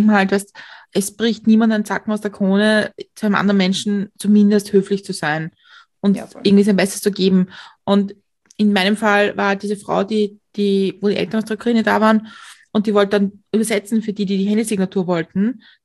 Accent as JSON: {"language": "German", "country": "Austria", "said": "ich als Österreicherin"}